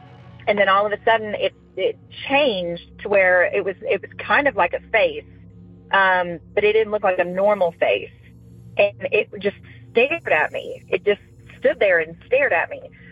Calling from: Tennessee, United States; I'm calling from Tennessee.

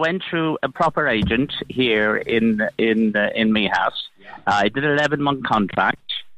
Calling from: Florida, United States; I am from Florida. I've had a place there for 25 years. I still have one there. I have a villa in Spain.

